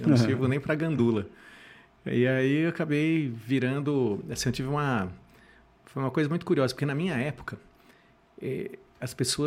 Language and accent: Portuguese; Jaú, São Paulo, Brazil; Terra do Calçado, interiorzão de São Paulo. Do quase lado... que o centro geométrico do estado de São Paulo.